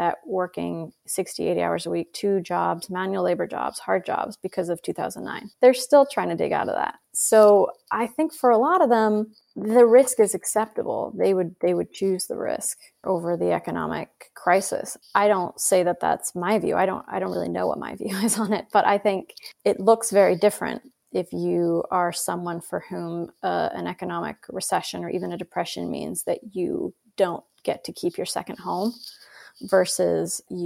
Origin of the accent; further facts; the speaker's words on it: Idaho, United States; where I grew up in Idaho.